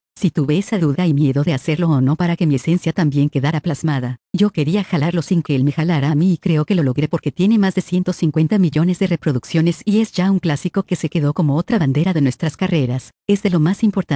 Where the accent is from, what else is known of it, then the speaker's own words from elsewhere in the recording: Ciudad Obregón, Sonora, Mexico; Es un tema 100% sonora, yo soy de Obregón